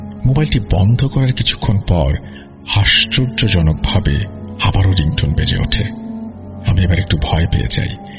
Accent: Brahmanbaria, Chittagong Division, Bangladesh; তো আমার গ্রামের বাড়ি ব্রাহ্মণবাড়িয়া এবং আমার সাথে এই ঘটনাটি ঘটে আমার গ্রামের বাড়িতেই।

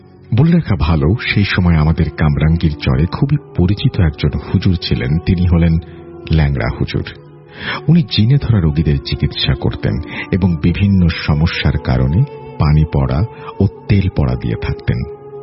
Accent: Dhaka, Dhaka Division, Bangladesh; born there; আমি ঢাকার মুগদা এলাকায় জন্মগ্রহণ করি বলে মনে রাখা ভালো। 1997 সালের শেষের দিকে এবং 98 সালের শুরুর দিকে আমার জন্ম।

